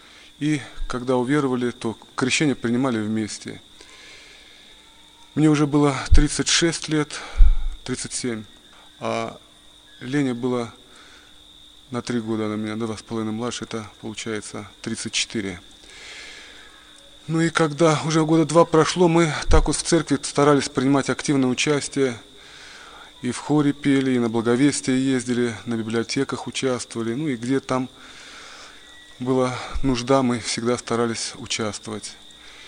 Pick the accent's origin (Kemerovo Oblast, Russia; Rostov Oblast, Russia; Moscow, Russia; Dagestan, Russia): Dagestan, Russia; Makhachkala; moved away; Я тогда уже жил в Курской области, переехал туда из Дагестана, из Махачкалы, я уроженец там, родился, вырос.